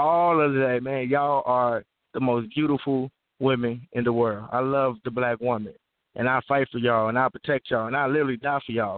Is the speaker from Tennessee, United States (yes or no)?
no; Chicago, Illinois, United States; I'm from Chicago. I'm a, you know, I mean, I used to be a black stone.